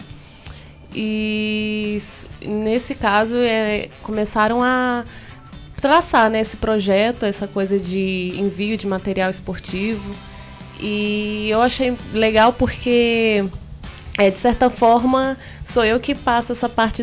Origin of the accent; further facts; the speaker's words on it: Rio de Janeiro, Brazil; born there; Não, eu já nasci aqui no Rio.